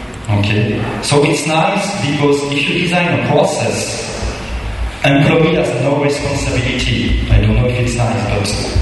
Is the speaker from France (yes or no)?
yes; France; I came from France. So you know, from France, Singapore, Malaysia is very close.